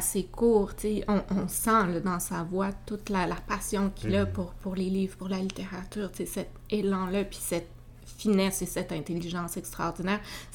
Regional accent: Quebec City, Quebec, Canada; born there; Moi, je suis née à Québec, que tu décrivais comme une capitale bilingue.

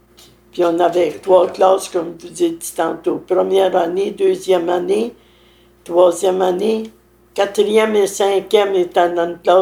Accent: Saint-Alphonse, Quebec, Canada; born there; Je suis née ici. Je suis née à Saint-Alphonse.

